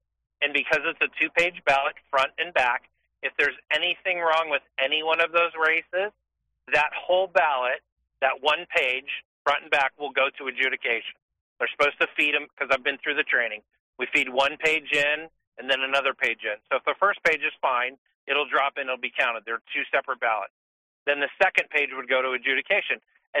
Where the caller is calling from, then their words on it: Surprise, Arizona, United States; I'm from Northwest Metro Phoenix area, and surprise.